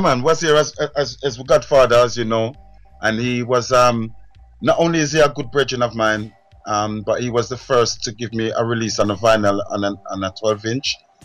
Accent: England, United Kingdom; Well, I am an English UK, as we would call it, a UK artist on the reggae scene from around 1995.

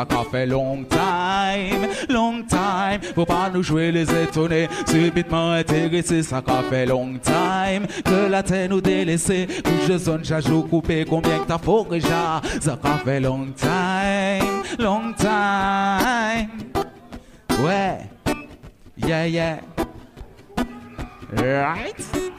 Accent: Guadeloupe; now in France; Je viens de Guada, oui, j'ai grandi là-bas. Et depuis que je suis en France, mais je ne regrette pas.

